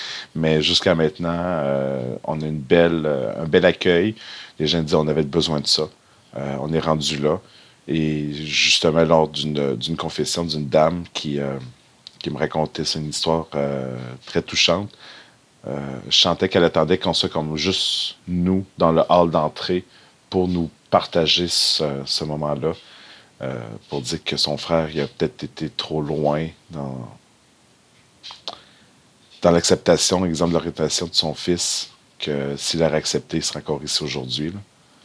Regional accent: Quebec, Canada; Alors, moi, ça fait 7 ans et demi déjà que je suis de retour dans ma région. Moi, j'ai grandi ici, dans les Hautes-Laurentides. J'étais plus de 15 ans parti.

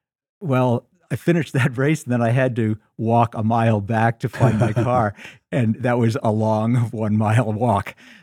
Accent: New York, United States; I grew up in New York

